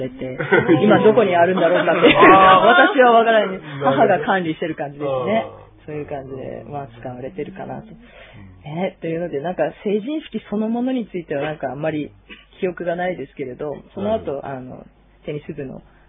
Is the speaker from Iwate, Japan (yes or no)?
yes; Iwate, Japan; 私は岩手出身なんですけれど、宮城県の仙台の大学に行ってたので、